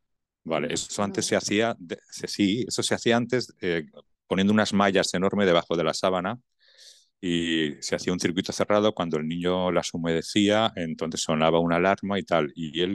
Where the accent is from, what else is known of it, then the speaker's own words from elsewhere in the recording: Valencia, Valencian Community, Spain; born there; soy una persona española de 58 años, nacido en Valencia